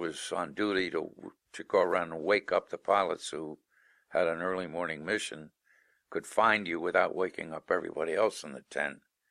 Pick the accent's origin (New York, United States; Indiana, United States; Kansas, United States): New York, United States; I mean, I came from New York.